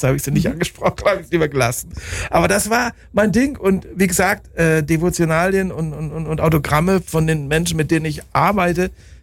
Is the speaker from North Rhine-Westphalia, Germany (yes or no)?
yes; Bielefeld, North Rhine-Westphalia, Germany; da war in meiner Heimatstadt Bielefeld im Ortsteil Jöllenbeck gab es ein Hallenturnier.